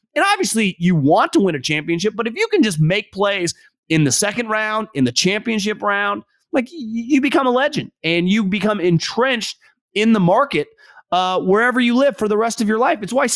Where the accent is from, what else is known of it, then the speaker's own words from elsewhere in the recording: California, United States; I know just growing, born and raised in the Bay Area